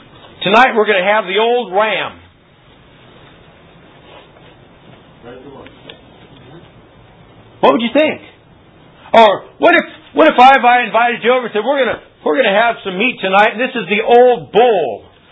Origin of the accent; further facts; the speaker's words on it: Albuquerque, New Mexico, United States; I grew up in Albuquerque, New Mexico. I grew up in the rodeo, state fair, western wear, country music.